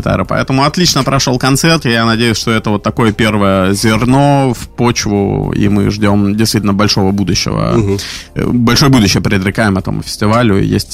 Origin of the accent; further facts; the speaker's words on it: Novosibirsk, Novosibirsk Oblast, Russia; moved away as an adult; now in Saint Petersburg, Russia; Я приехал в Питер, я из Новосибирска, и переехал на постоянное место жительства в Питер вот 5 лет назад